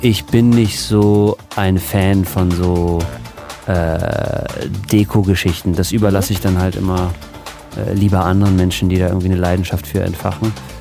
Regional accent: Berlin, Germany; In Schöneberg, da wo ich aufgewachsen bin, in der Akazienstraße

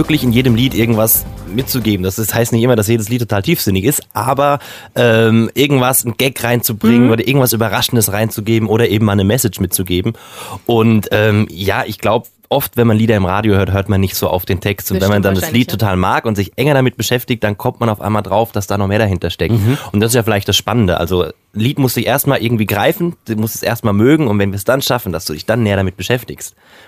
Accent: Mainz, Rhineland-Palatinate, Germany; Ich komme aus Mainz, ja.

